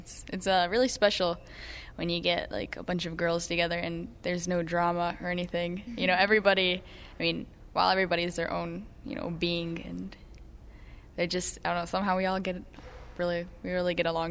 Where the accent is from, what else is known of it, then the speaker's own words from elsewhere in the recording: Holland, Michigan, United States; I'm from Holland, Michigan.